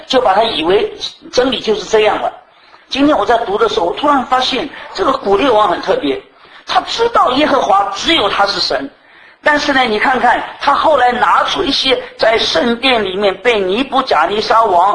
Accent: China; 你今天跟我讲的神他到底是那位老天爷吗？我们中国人讲的老天爷吗？

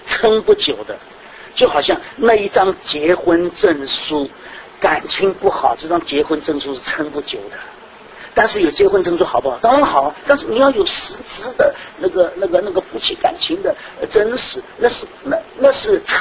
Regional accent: Shanghai, China; 我们上海人怎么讲？叫西装比赛

